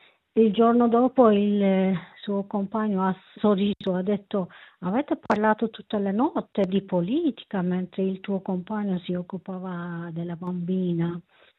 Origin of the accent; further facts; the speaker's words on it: Turkey; Italian is a second language; now in Italy; Prima di tutto io sono una donna, poi una giornalista curda. Io sono nata in Kurdistan, sono cresciuta lì. La mia vita, la mia esperienza è tutta andata in Kurdistan.